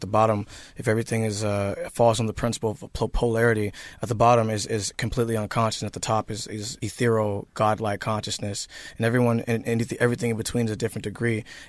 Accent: Seattle, Washington, United States; I grew up in the Central District in Seattle, Washington, and in the early 90s and 80s, and that was a place where it was predominantly black or mixed community

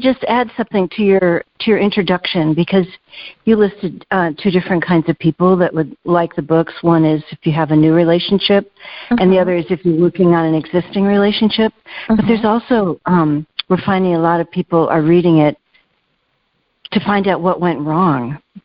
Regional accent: New York, United States; And what we didn't realize is we are both from New York State

